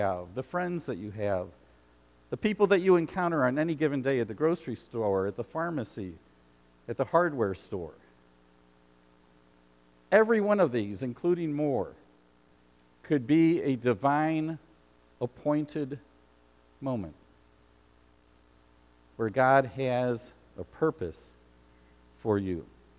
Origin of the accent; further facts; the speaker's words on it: United States; to defend the freedoms and the beliefs that we have as American people. And it's not just our country